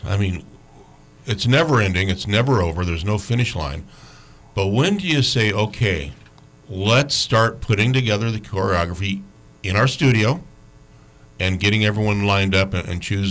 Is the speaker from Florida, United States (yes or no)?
no; Fairbanks, Alaska, United States; I grew up in Westgate Subdivision.